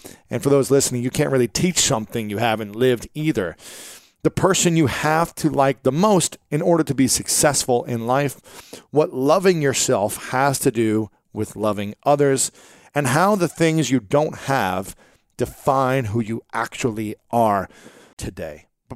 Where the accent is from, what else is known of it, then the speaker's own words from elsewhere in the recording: Ohio, United States; That's right. You guys know I'm from Ohio, so this is going to be a fun one for me.